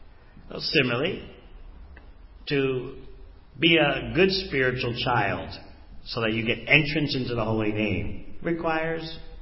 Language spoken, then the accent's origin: English; New York City, New York, United States; When I was a little child growing up in New York City, the neighborhood was like that.